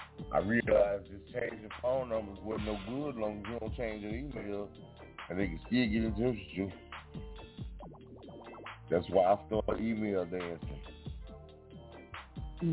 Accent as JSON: {"language": "English", "town": "Crockett", "region": "Texas", "country": "United States", "said": "Yeah, yeah. Ain't nothing like Crockett, Texas, though. This city is a beast."}